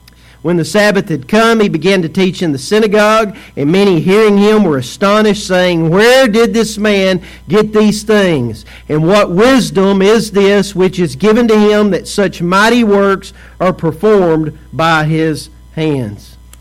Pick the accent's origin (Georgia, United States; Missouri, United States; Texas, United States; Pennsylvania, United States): Texas, United States; Mineola; also born or lived in Tyler; I was born in Tyler, Texas, but my hometown is Mineola, Texas.